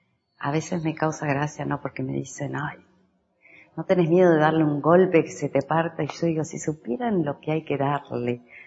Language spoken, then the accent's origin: Spanish; Patagonia, Argentina; also born or lived in Buenos Aires; Soy nacida en la Patagonia, en Argentina, y mis juegos eran con barro. Luego mis padres se mudaron a Buenos Aires